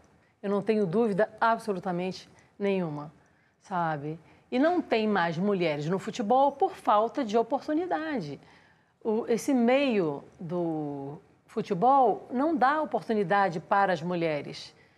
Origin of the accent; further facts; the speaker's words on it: Cabo Frio, Rio de Janeiro, Brazil; Eu sou uma moça que eu fui criada, não é, em Cabo Frio